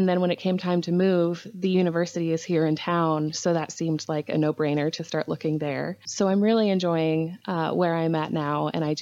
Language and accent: English; Maryland, United States; now in Illinois, United States; Well, I'm currently in Central Illinois, which is where I am originally from, but I grew up on the East Coast in Maryland, been there for most of my adult life as well. I recently moved back to Illinois to be closer to family.